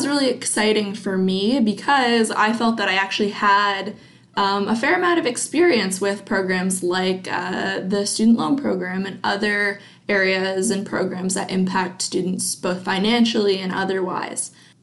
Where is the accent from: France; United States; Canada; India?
Canada; Saint John, New Brunswick; So I grew up in St. John, but moved to Fredericton to pursue a degree in political science.